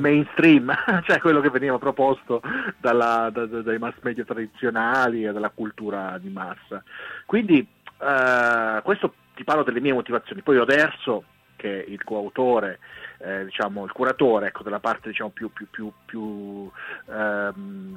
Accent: Giulianova, Abruzzo, Italy; moved away as an adult; Io sono di origine abruzzese, cioè sono cresciuto in Abruzzo, mia mamma è romagnola, mio papà è abruzzese, sono cresciuto a Giulianova in Abruzzo.

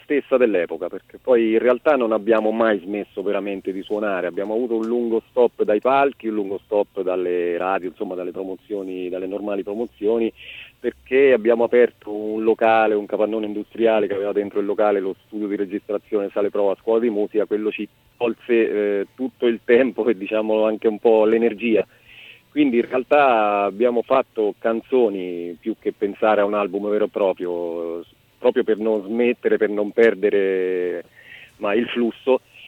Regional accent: Terni, Umbria, Italy; Sì, siamo di Terni

